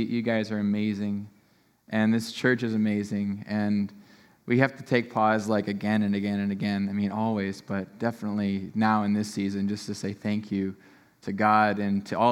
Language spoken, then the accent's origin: English; Michigan, United States; I'm from Michigan, but I like using y'all, so how are y'all?